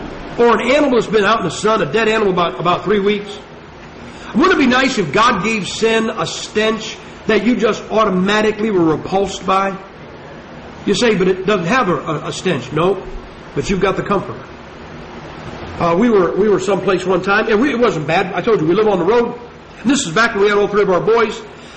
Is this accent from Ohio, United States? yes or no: yes; Ohio, United States; I'm from Ohio, and I went down to Florida to Bible college. And after the first year, I came back up to Ohio